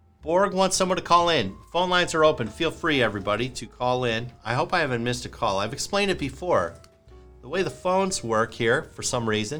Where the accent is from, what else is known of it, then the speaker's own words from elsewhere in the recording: Chicago, Illinois, United States; accent: Chicago; moved away as an adult; I'm told that, and I believe, that my Chicago accent has diminished over time, which you would expect. I left basically 22 years ago under cover of night, escaped by the skin of my teeth.